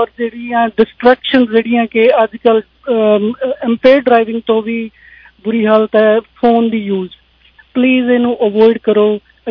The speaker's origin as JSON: {"language": "Punjabi", "region": "Punjab", "country": "India", "said": "ਮੈਂ ਹਮੇਸ਼ਾ ਹੀ ਕਹਿੰਦੀ ਹਾਂ ਕਿ ਅਸੀਂ ਪੰਜਾਬ ਤੋਂ ਆਏ ਹਾਂ"}